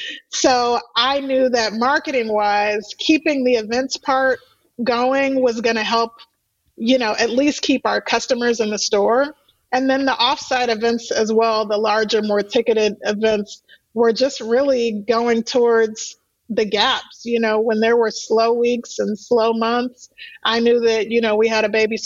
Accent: New Zealand; now in Chicago, United States; in Chicago

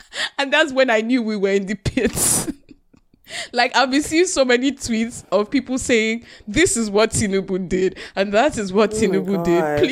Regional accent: Canada; I'm Canadian.

